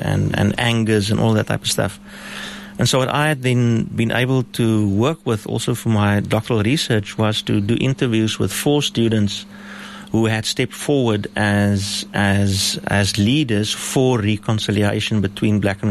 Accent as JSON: {"language": "English", "country": "South Africa", "said": "Well, the point is, we're South African, we're African, and hope is our thing."}